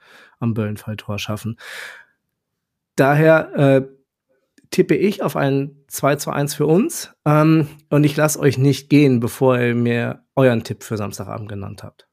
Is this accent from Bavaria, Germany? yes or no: no; Paderborn, North Rhine-Westphalia, Germany; Ich glaube nämlich, dass ich bin ja ganz fest davon überzeugt, dass aus meiner Heimatstadt Paderborn